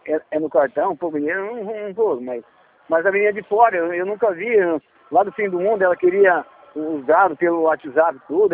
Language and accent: Portuguese; Andradina, São Paulo, Brazil; Ah, de Dracena. Eu sou de Andradina.